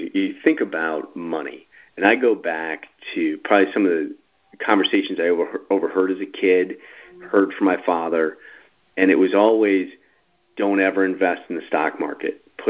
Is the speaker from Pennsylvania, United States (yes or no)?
no; Southbury, Connecticut, United States; Yeah, Chris, I grew up in Southbury, Connecticut, so not too far from where you are, and grew up middle class.